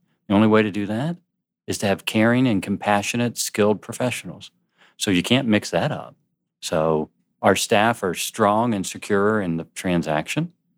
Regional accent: St. Petersburg, Florida, United States; I am a native, you know, like a lot of folks. I was born and raised here in St. Pete. Lived down on 4th Street South where I grew up.

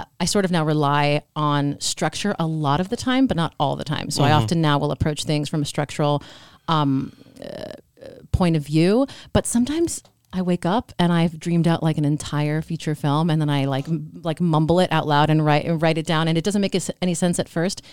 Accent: Miami, Florida, United States; now in Brooklyn, United States; Yes, I am born and raised in Miami.

